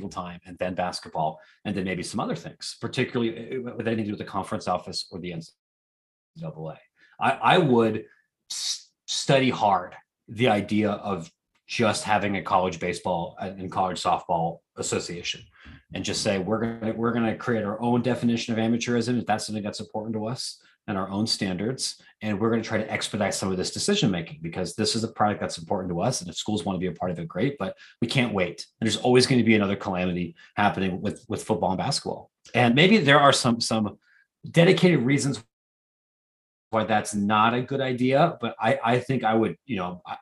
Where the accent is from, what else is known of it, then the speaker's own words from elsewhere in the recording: Columbus, Ohio, United States; now in Chicago, United States; I live in Chicago. I'm from Columbus.